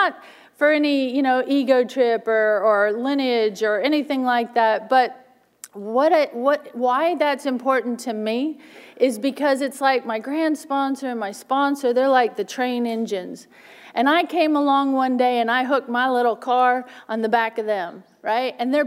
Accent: Australia; now in United States; I'm not from North Dakota. I was raised in Australia. My father's Australian. My mom's American. So I always say that I'm half and half.

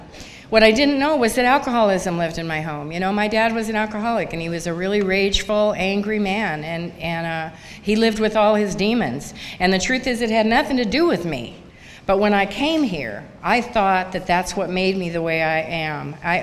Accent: Montana, United States; I grew up in Montana. I am a Montana drunk.

